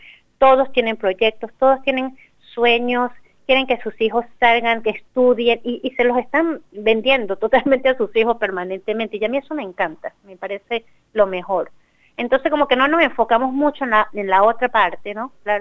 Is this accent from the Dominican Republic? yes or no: no; Venezuela; yo soy venezolana y he vivido el conflicto colombiano toda mi vida, o sea, lo conozco desde que me acuerdo, y además estudié mucho sobre el conflicto antes de salir de Venezuela.